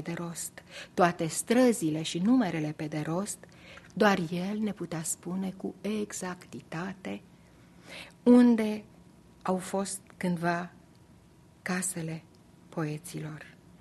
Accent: Sibiu, Sibiu County, Romania; So I'll start with my hometown city, Sibiu, which is a Transylvanian old burg from the 13th century, and where I spent my my childhood.

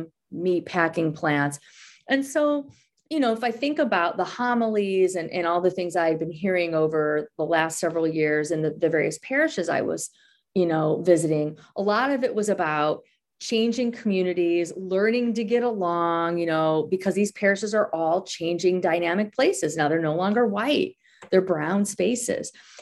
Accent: Midwest, United States; I basically identified myself as a Midwesterner, as a mom, as someone who buys meat for my kids.

